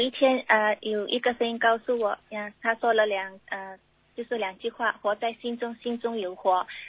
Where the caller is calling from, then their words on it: Japan; 不是，我们是日本的